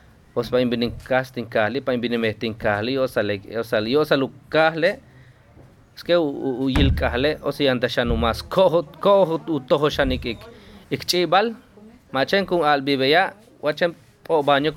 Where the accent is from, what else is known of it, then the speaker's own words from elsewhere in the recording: Tihosuco, Quintana Roo, Mexico; Pues yo soy de aquí de Tijosuco, acá del pueblo.